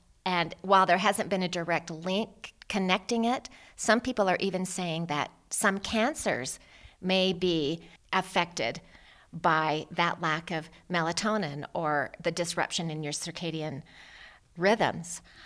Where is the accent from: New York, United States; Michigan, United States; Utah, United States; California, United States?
Utah, United States; also born or lived in Idaho, United States; We grew up in Utah, and in Idaho